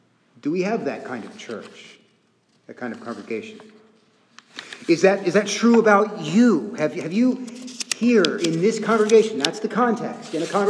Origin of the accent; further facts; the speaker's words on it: Texas, United States; because I'm from Texas and I'm a man